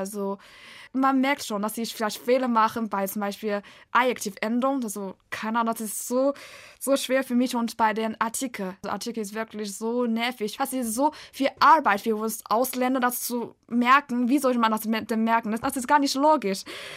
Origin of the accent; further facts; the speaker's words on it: China; German is a second language; ich komme aus China. … Ich bin im Jahr 2000 geboren und ich lerne Deutsch